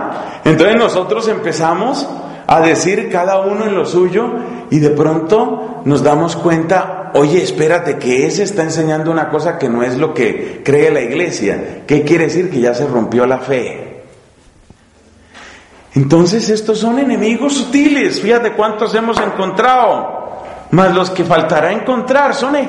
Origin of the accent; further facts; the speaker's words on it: Dominican Republic; en mi país la frase es esa. No, ya, yo creo que cada uno ya es maduro, cada uno ya sabe cómo es la vida dominicana